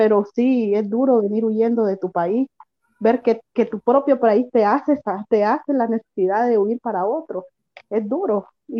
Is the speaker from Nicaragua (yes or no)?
yes; Nicaragua; moved away; que sos nicaragüense, venís pasando por aquí